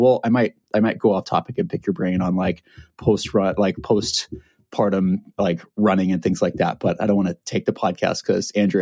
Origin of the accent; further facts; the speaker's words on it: Portland, Oregon, United States; I'm just geeking out having you here because I grew up in Portland